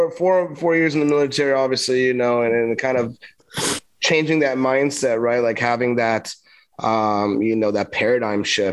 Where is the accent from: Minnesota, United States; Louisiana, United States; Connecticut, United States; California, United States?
California, United States; Los Angeles; I'm from LA, you know, I'm from Cali